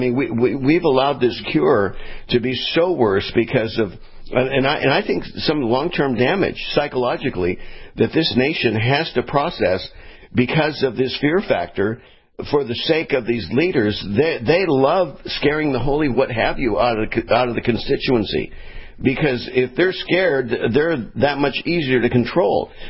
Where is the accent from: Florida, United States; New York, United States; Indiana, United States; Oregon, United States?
Florida, United States; now in California, United States; I came from Florida. As soon as I came here to California, I'm in California for the last 5 weeks.